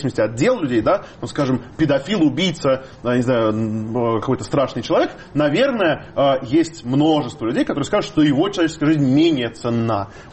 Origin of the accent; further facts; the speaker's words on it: Russia; Я вырос в России, я говорю на русском языке